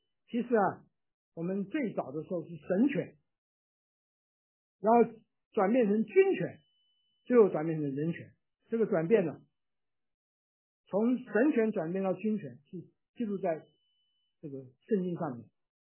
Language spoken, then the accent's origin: Chinese; China; 我们中国人到底拘谨一点啊，对，这个特别是女人过来抱我，哎呀，真是。